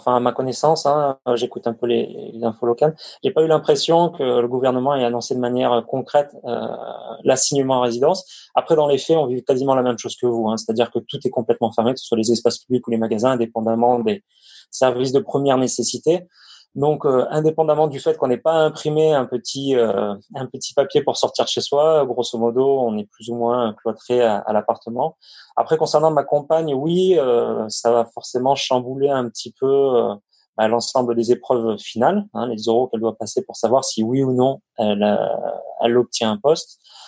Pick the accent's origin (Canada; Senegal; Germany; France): France; Avignon, Provence-Alpes-Côte d'Azur; actuellement j'ai 31 ans, je suis originaire d'Avignon, dans le sud.